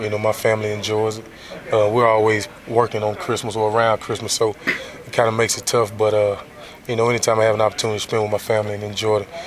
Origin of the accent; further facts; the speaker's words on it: the South, United States; I love the snow. I'm from the South, so didn't get to see it much.